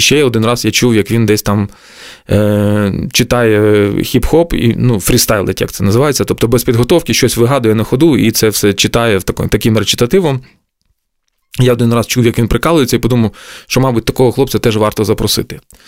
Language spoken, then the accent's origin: Ukrainian; Lutsk, Volyn Oblast, Ukraine; Він вже базувався в моєму рідному місті Луцьку